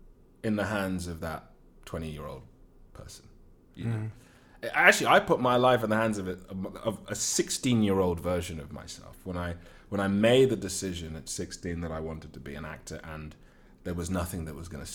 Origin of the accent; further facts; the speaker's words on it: United Kingdom; accent: British; I'm sure there are very few, you know, American people or North American people who would in any way think that I was, you know, that my accent wasn't very British, you know.